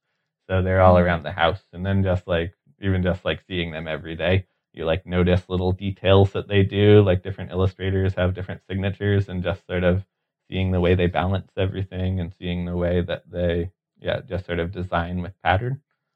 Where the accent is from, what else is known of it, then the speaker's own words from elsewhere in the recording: Connecticut, United States; oh, I am from Connecticut.